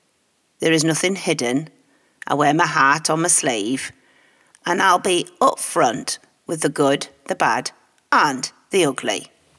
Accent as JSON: {"language": "English", "region": "Yorkshire and the Humber", "country": "United Kingdom", "said": "I was born in Yorkshire, England"}